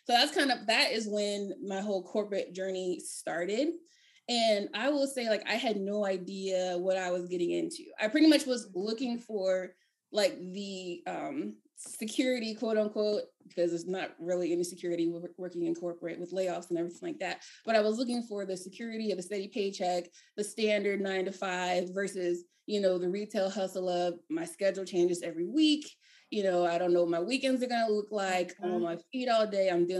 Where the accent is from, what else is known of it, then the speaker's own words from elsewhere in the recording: Maryland, United States; And I'm from Maryland, by the way.